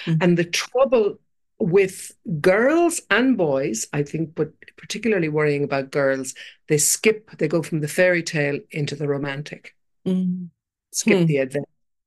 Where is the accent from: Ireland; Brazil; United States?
Ireland; Kilkenny, Leinster; also born or lived in Dublin; I used to live in Dublin and I'm from Kilkenny City. I grew up over a pub, but like then I went to Dublin. I lived there most of my life, brought my kids up there. And then 3 years ago, I came to the country